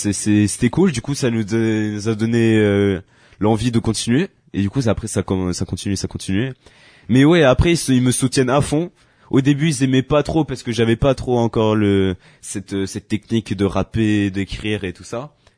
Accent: Corsica, France; même si je suis corse

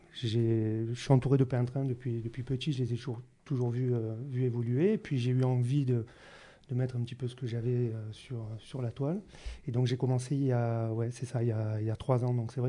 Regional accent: Burkina Faso; born there; moi, je suis né en Afrique, au mmh. Burkina Faso. Ouais. Et donc, j'ai une identité, on va dire, africaine que je revendique.

